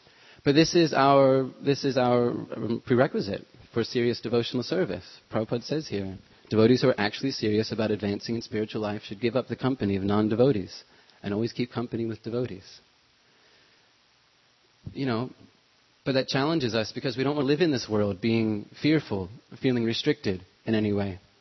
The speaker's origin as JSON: {"language": "English", "region": "California", "country": "United States", "said": "living in the Bay Area, I come from the Bay Area as well"}